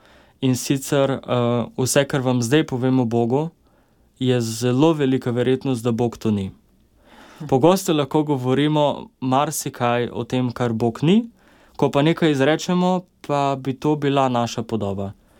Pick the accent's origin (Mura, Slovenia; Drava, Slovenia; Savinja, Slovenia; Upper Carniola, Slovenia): Mura, Slovenia; Murska Sobota; Sam prihajam iz Murske Sobote.